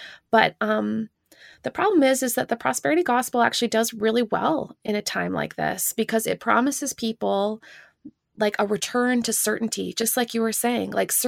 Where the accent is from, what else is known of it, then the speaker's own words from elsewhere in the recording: Canada; now in United States; And I mean, I'm not even American. I'm Canadian